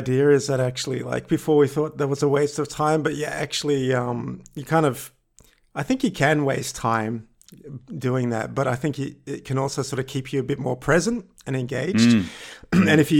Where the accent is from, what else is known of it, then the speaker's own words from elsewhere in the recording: Australia; now in Vienna, Austria; I'm an Australian, but I live in Vienna in Austria, and relocated here last year, the year before.